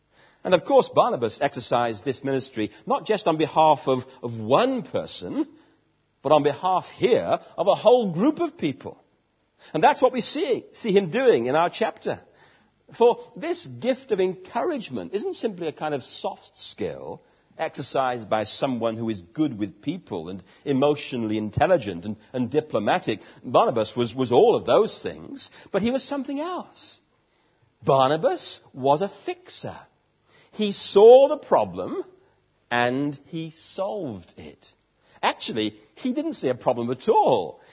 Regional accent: United Kingdom; the average British Christian tends to have the gift of discouragement. It's in our genes. We're British to say, or at least to think, you'll never do it.

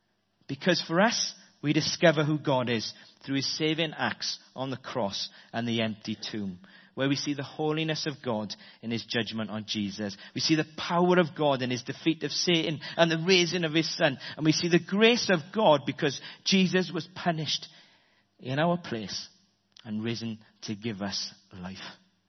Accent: Wales, United Kingdom; we'll find that I'm a Welshman living in the 21st century, which means that I'm passionate, I'm emotional, I'm open, and I suffer from some form of inverted snobbery.

